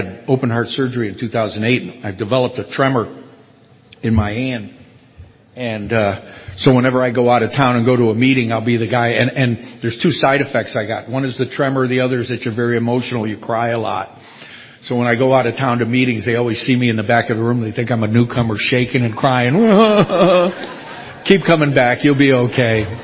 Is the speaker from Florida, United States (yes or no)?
yes; Miami, Florida, United States; I'm from Miami.